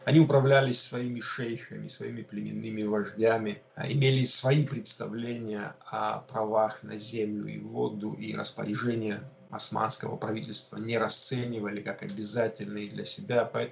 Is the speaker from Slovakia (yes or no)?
no; North Caucasus, Russia; А мы, соответственно, с Северного Кавказа ездили в те страны